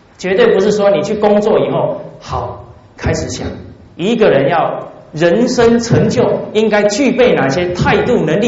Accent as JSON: {"language": "Chinese", "region": "Fujian", "country": "China", "said": "对不起，我是闽南人"}